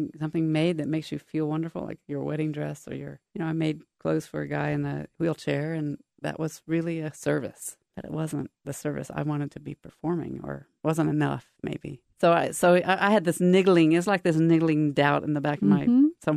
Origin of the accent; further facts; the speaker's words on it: Japan; because I grew up in Japan